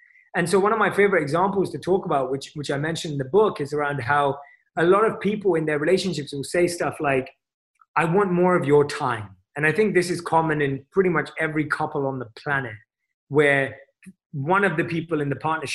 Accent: London, United Kingdom; I come from London

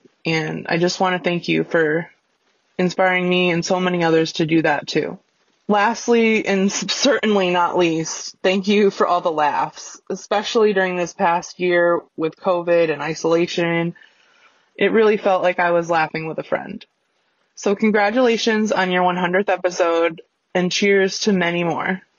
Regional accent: Connecticut, United States; I'm from Connecticut.

